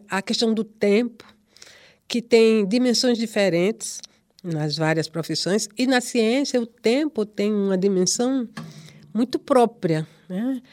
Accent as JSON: {"language": "Portuguese", "town": "Natal", "region": "Rio Grande do Norte", "country": "Brazil", "said": "que é da minha terra. É de Natal"}